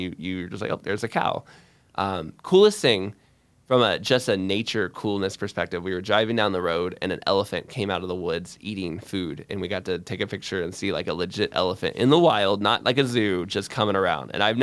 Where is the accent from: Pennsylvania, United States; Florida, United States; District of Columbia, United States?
Florida, United States; So, see, growing up in Florida, we would have, where I lived, we had snakes get into our yard and stuff on a not infrequent basis.